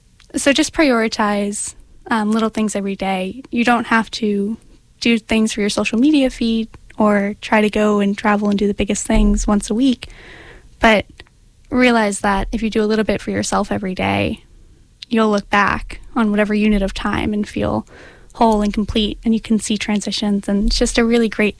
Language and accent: English; Kings Park, New York, United States; we're from Kings Park, New York, which is the land of pizza, nail salons, and beautiful